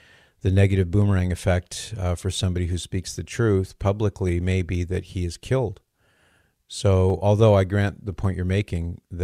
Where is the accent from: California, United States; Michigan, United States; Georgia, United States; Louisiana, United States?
California, United States; Hey, I'm from California. It's my home state. I love my home state.